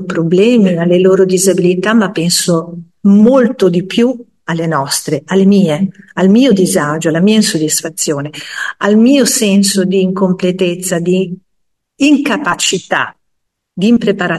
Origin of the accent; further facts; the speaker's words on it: Liguria, Italy; io sono ligure